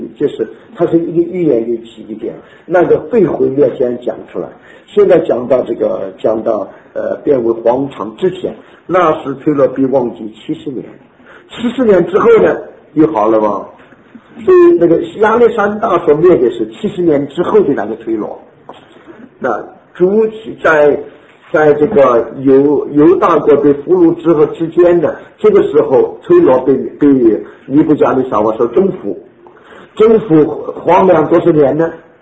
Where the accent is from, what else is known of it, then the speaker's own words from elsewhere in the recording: China; 还有一个意思，我们中国人，中国人话